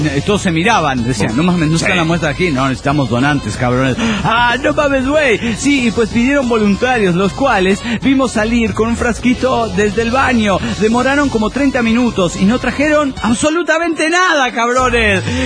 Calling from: Lima, Peru; de Lima, Perú.

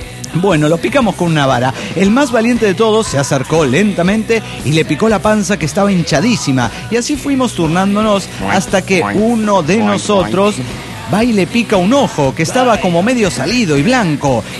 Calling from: Tijuana, Baja California, Mexico; de Tijuana.

